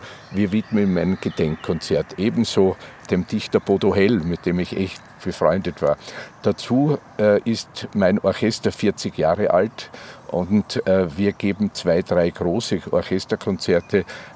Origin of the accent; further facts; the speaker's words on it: Vienna, Austria; Ich bin Wiener